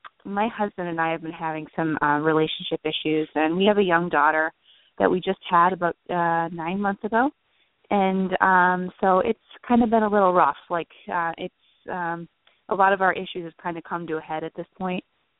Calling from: New Jersey, United States; I'm calling from New Jersey.

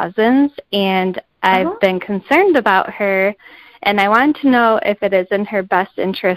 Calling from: Michigan, United States; I'm calling from Michigan, the central Michigan area.

